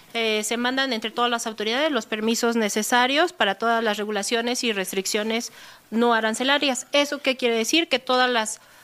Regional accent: Iztapalapa, Mexico City, Mexico; Yo también salí de Iztapalapa, pero ahí me quedé.

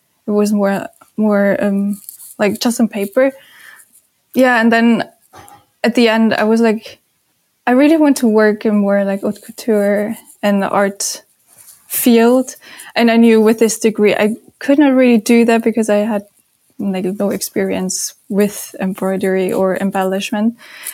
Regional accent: Germany; English is a second language; because I'm from Germany, so I had to do like the English tests

